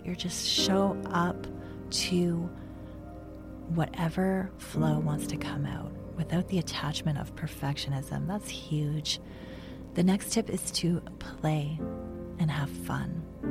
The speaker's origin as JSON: {"language": "English", "town": "Moncton", "region": "New Brunswick", "country": "Canada", "tie": "born or raised there", "said": "the Capitol Theater in my hometown of Moncton, New Brunswick."}